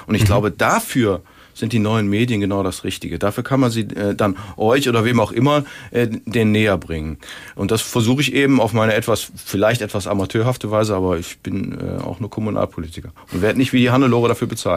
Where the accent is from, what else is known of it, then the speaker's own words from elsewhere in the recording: Cologne, North Rhine-Westphalia, Germany; wenn wir als Kölner uns dem mit anschließen